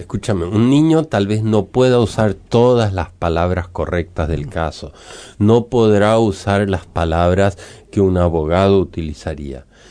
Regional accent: Sweden; now in Uruguay; soy sueco, pero aquí en Uruguay

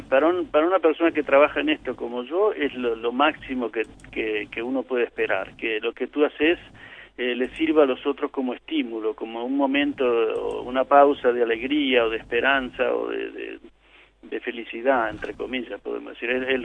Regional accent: Uruguay; yo, como todo uruguayo, tengo la marca de Torres García grabada a fuego

